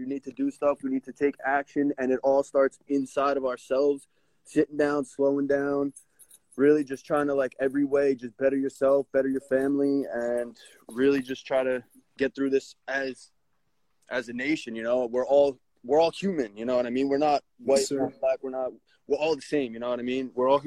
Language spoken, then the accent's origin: English; New Jersey, United States; I'm from Jersey.